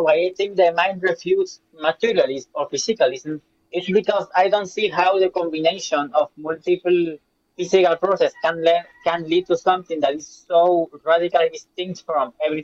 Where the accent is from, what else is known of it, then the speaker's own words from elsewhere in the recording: Puerto Rico; now in United States; Technically, I live in the United States, but I am from Puerto Rico.